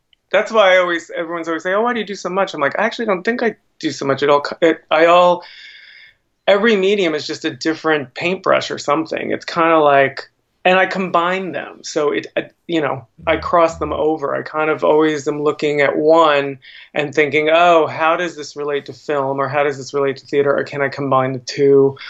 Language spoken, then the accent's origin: English; Queens, New York, United States; born there; I was born here. I was born in Queens. My family was from Flushing